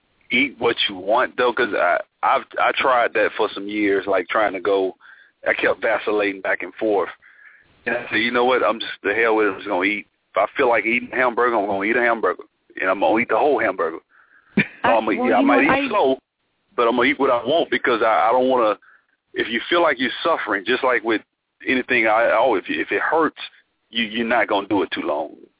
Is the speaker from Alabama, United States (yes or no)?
yes; Alabama, United States; Trace, I'm from Alabama.